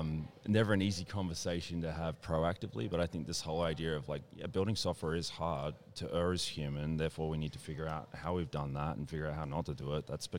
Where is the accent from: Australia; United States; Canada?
Australia; And also I'm Australian